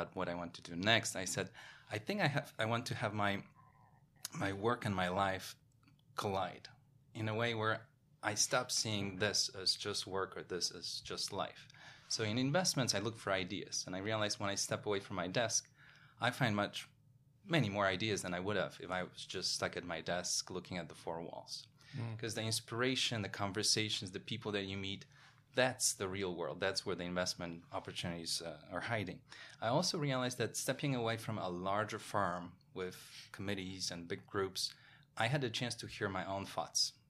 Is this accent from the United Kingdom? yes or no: no; Poland; moved away as an adult; now in New York, United States; born in Poland in the 1980s during communism, growing up in Poland, opening up to the world in the 1990s, watching the stock market reopen after a 50-year break, watching free market economy change the country completely, traveling around Europe, going to schools around Europe, and then ending up in New York